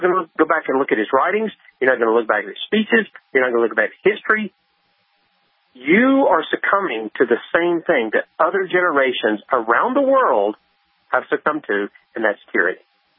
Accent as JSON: {"language": "English", "region": "South Carolina", "country": "United States", "said": "I'm a redneck from South Carolina."}